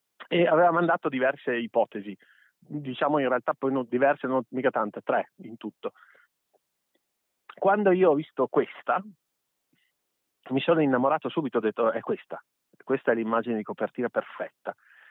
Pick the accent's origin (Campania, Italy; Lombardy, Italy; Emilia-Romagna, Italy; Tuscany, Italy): Emilia-Romagna, Italy; Parma; born there; also born or lived in Turin; ma sono tornato da Torino a vivere a Parma, dove vivo adesso. Io sono nato a Parma, ma ho vissuto 10 anni a Torino.